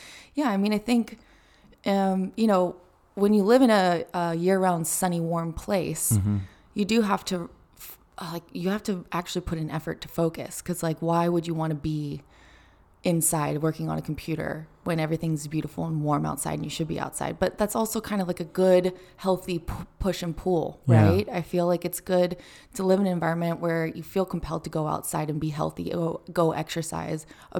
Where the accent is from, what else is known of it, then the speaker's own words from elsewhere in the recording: California, United States; also born or lived in Oklahoma; because we're both California kids. So mm-hmm. growing up in California, you never really had seasons, right?